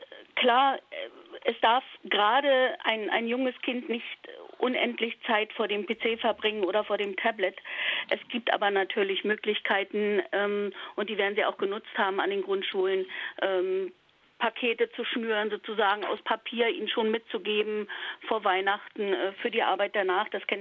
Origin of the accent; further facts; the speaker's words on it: Berlin, Germany; und ich bin ja auch aus Berlin